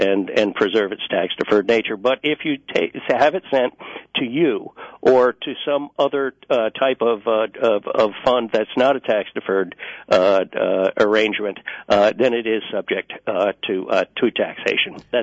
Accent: New York, United States; I'm from New York, and you may be able to tell that when I start talking fast.

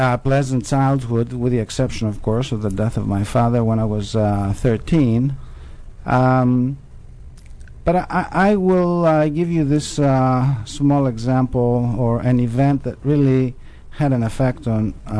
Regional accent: Athens, Attica, Greece; The time that I was growing up in Athens, Greece, when you're 14 years old, you don't blow your money.

